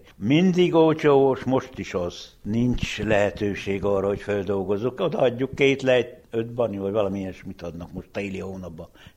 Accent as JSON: {"language": "Hungarian", "town": "Mujna", "region": "Harghita", "country": "Romania", "tie": "born or raised there", "said": "1958. november 8-án születtem Székely-Muzsna."}